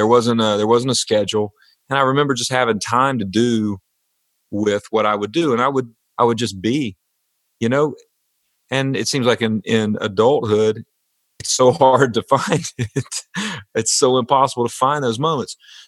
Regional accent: North Carolina, United States; Lexington barbecue, our father has taken us there growing up. That was the benchmark for us growing up in the Piedmont.

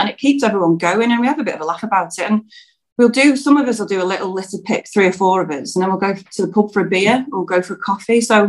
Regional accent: Blackpool, North West England, United Kingdom; I'm not from here. I'm from Blackpool.

